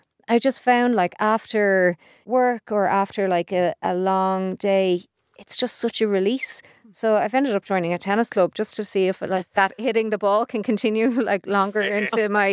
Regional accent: Leinster, Ireland; Like, I'm from Kildare.

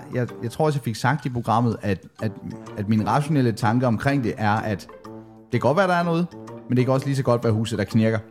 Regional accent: North Denmark Region, Denmark; Nu er vi jo nordjyder.

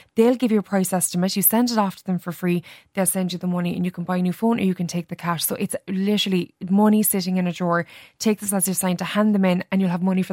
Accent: Ireland; As Irish people, we are world leaders in this.

